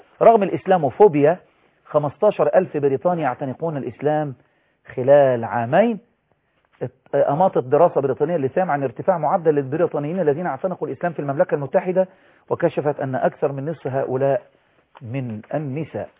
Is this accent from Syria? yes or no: no; Egypt; لان في ناس ما عندهاش دين اصلا عندنا في مصر